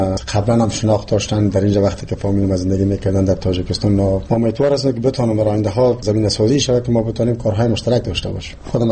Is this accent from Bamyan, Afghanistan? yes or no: no; Jalalabad, Nangarhar, Afghanistan; born there; من خودم یک تاجک و کس پنشیر، پدر مادرم از پنشیر است، ولی من در جلال‌آباد تولد شدم.